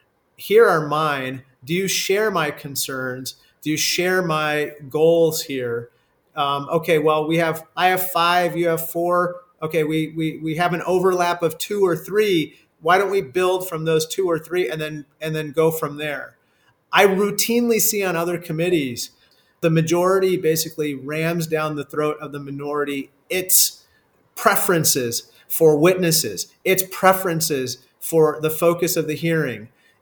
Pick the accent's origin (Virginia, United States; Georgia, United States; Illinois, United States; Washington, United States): Illinois, United States; Peoria; also born or lived in India; I'm an immigrant. I'm one of the few naturalized citizens in Congress. I was born in India and grew up in Peoria, Illinois, of all places.